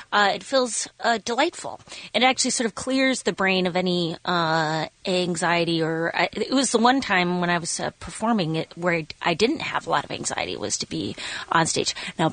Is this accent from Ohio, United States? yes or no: no; Minnesota, United States; born there; I was born in Minnesota, northern Minnesota, where there wasn't a lot of chit chat back and forth.